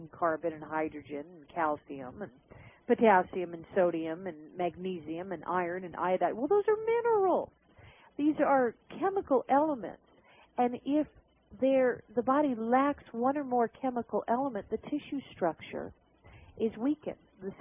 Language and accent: English; Alaska, United States; Now, from Alaska, being born and raised in Alaska, I have land back home. And it's wonderful for me to go to Alaska and take a long walk to my nearest neighbor.